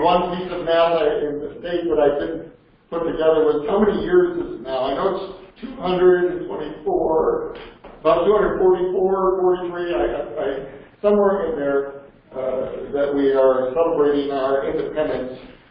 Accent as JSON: {"language": "English", "country": "United States", "said": "And as an American, we are called to render unto Caesar, and we're called to be good citizens by the scriptures, by God himself. And so I take a certain pride in my country and in our country's history"}